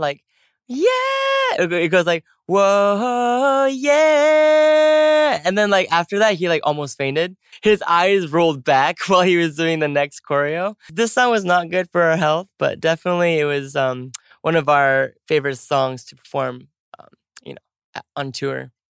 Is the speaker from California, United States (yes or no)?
yes; California, United States; which was shot in San Diego, California. And California, which is my home state.